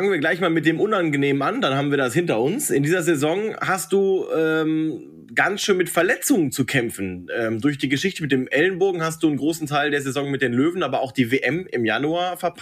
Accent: North Rhine-Westphalia, Germany; ich bin ja im Pott aufgewachsen, da sagen dir die Leute auf die Schnauze zu, was sie von dir denken

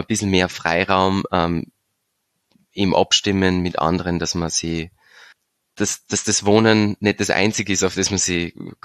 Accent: Upper Austria, Austria; now in Graz, Austria; ich bin ursprünglich in Oberösterreich aufgewachsen und vor 10 Jahren nach Graz gekommen

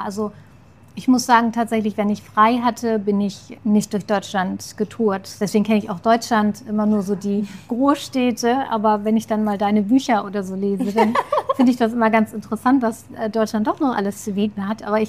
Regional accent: Italy; Für mich als Italienerin natürlich

